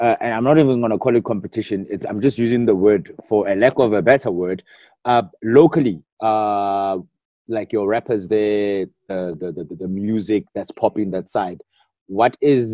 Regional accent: South Africa; I'm very South African boxed.

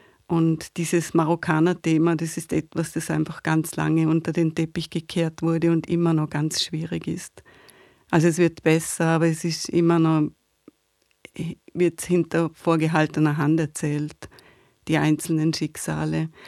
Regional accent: Vorarlberg, Austria; born there; now in Vienna, Austria; Ich bin in Vorarlberg geboren und da sind meine Wurzeln und meine Familie, aber meine Wurzeln gehen eben auch bis nach Brasilien.

